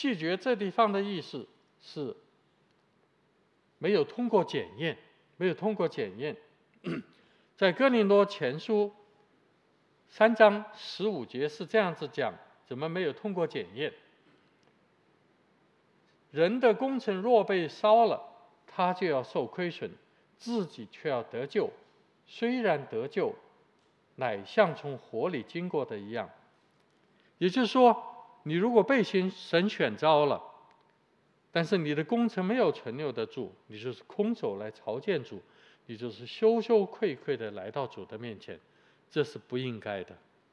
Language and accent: Chinese; China; 作为一个中国人